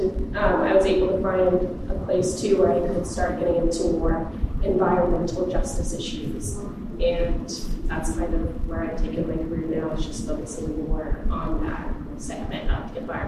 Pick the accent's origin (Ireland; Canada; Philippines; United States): United States; Virginia; now in New Orleans, United States; I'm from Virginia originally, but now I'm working in New Orleans.